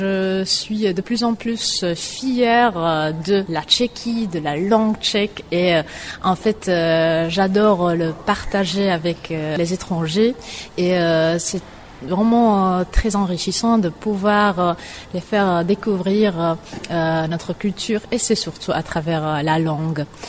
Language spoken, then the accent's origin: French; Australia; French is a second language; Je viens d'Australie, un lycée qui se spécialise sur la langue française. Donc j'ai commencé avec le français à l'âge de 13 ans